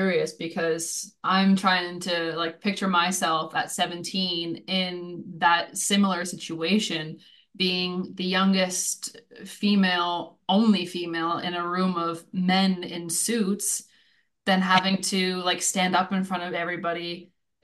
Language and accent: English; Canada; moved away as an adult; now in Germany; living and growing up in Canada and having my entire network be in North America to then end up uprooting, moving to Europe. And yeah, okay, we've been now in Germany for the last 3 years, but I've also been in Norway, been in Austria, been in Hungary